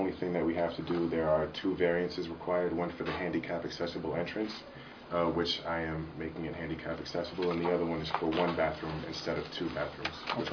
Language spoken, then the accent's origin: English; Cambridge, Massachusetts, United States; I was born and raised in Cambridge, so I'm a native Cantabrigian